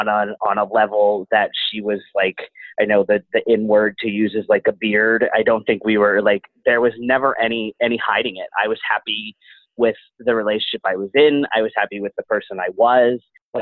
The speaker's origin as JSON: {"language": "English", "region": "Pennsylvania", "country": "United States", "tie": "born or raised there", "said": "I would still probably be there had I still been in Schuylkill County, which is where we grew up in Pennsylvania."}